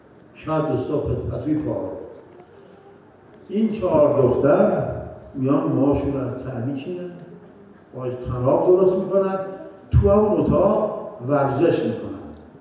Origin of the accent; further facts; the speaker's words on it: Iran; ما ایرانی هستیم، ما قوم آریایی هستیم